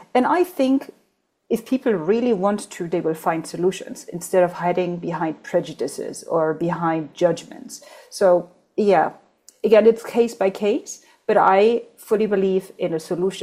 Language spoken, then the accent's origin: English; Germany; my parents are from Poland and they went to Germany. I was created in Germany. I grew up in Germany.